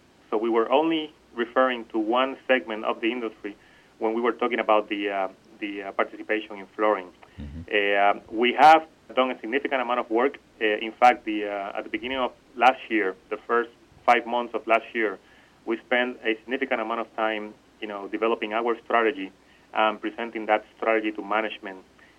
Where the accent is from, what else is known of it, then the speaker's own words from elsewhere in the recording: Puerto Rico; in my home country in Puerto Rico.